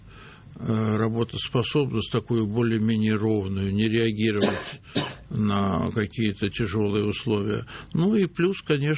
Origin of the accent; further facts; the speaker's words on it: Saint Petersburg, Russia; я был мальчишкой ленинградец, то есть для меня бетон, асфальт, скрежет трамвайных колес, это вот мое